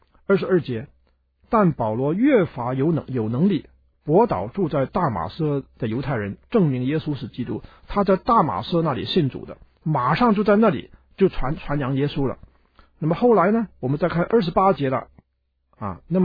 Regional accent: China; 这个我们今天我们中国人一定不可以有这种心理啊！

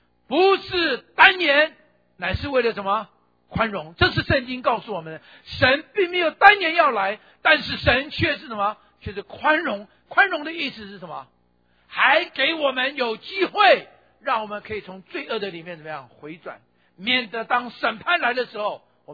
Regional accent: Taiwan; 那我是在台湾长大，所以我用我的词哈。

